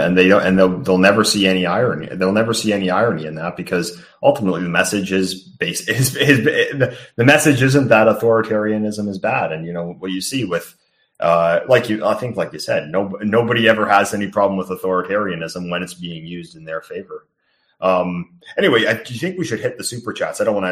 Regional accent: Toronto, Ontario, Canada; Well, I'm from Toronto.

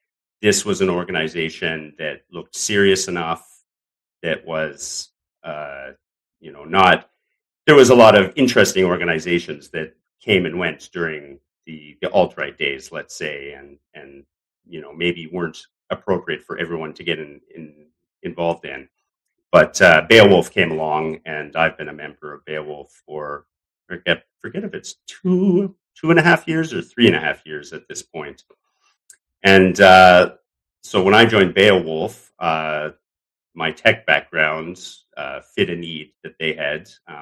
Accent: Canada; I'm a Canadian expat.

